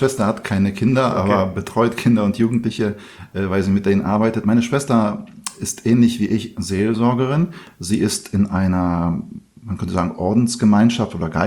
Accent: Poland; in Polen, in meiner Heimat.

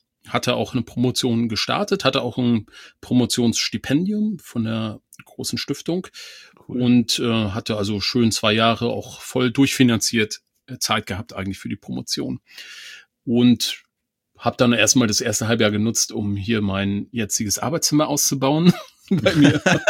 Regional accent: East Germany, Germany; ich komme aus dem Osten

